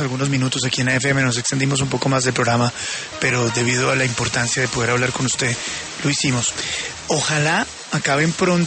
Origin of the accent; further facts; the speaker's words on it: Colombia; como colombiano